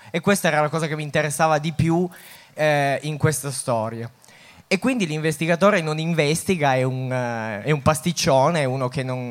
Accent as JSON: {"language": "Italian", "region": "Piedmont", "country": "Italy", "tie": "born or raised there", "said": "io sono nato e cresciuto in Valsusa"}